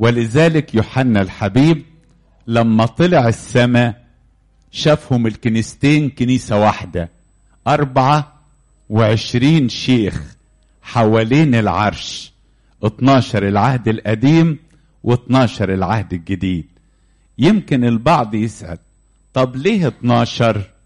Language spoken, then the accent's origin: Arabic; Egypt; وعلى فكرة احنا عندنا في مصر نقول على رقم 12 ايه؟